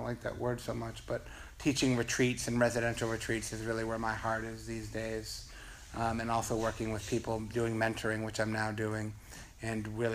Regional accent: Boston, Massachusetts, United States; now in Los Angeles, United States; So living in Los Angeles has been a very interesting experience. I'm not from here. I'm from Boston.

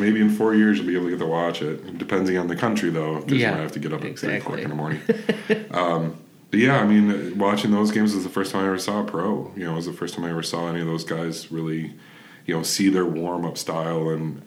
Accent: Pontiac, Michigan, United States; so for us, growing up in Pontiac, that meant, you know, my parents driving a lot and getting us to Canton or getting us to Brighton or getting us to Rochester.

